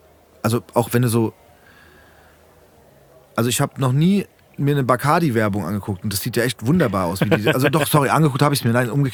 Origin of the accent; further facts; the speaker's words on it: Frankfurt, Hesse, Germany; weil ich komme aus Frankfurt oder ich bin Hesse und das finde ich geil.